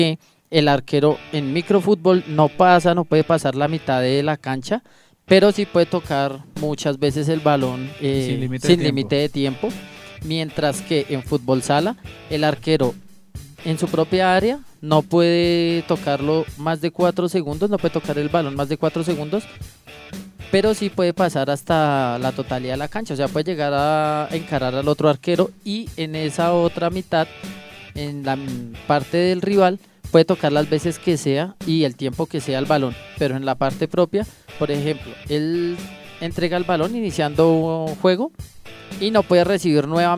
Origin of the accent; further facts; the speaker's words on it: Colombia; Yo como soy bien colombiano me quedo con taekwondo.